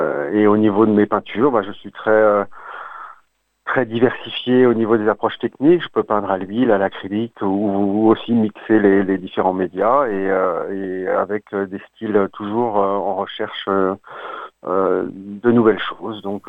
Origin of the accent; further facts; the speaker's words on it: Paris, Île-de-France, France; now in Australia; On est parisien à la base, mais en fait, plus on vieillit, plus on se rapproche de la nature.